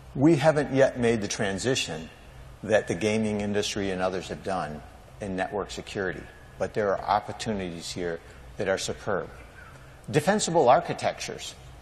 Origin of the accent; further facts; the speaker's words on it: Syracuse, New York, United States; And that you all makes it sound like I'm from the South. And I am. I'm south side of Syracuse, so.